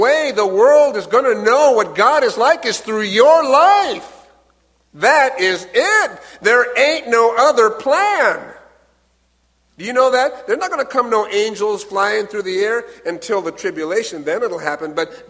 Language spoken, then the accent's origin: English; Washington, United States; I ended up in Southern California. I'm from Washington State, up north.